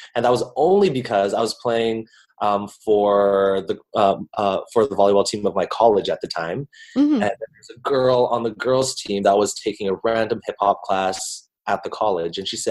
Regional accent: Edmonton, Alberta, Canada; This started back in my hometown, Edmonton, Alberta.

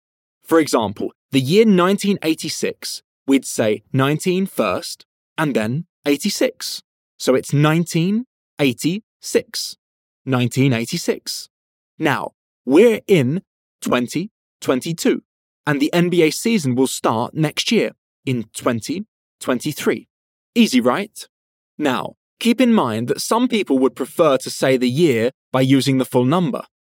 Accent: United Kingdom; I'm British.

